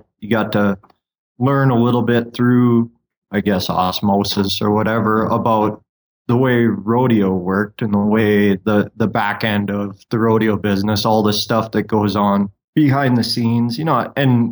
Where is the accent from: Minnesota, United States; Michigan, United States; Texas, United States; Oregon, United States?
Minnesota, United States; It's not like I was born and raised on a ranch or anything. I'm from Minnesota originally.